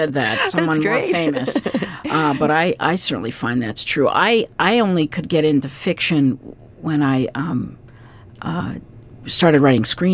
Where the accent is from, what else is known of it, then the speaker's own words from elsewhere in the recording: Alaska, United States; and I went inside and I said, "Hi, I'm from Alaska."